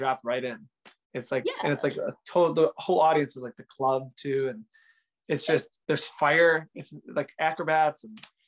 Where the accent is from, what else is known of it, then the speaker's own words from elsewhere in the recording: Chicago, Illinois, United States; and I'm from Chicago, and I was actually living with my parents at the time because I moved out of my apartment when I got the tour.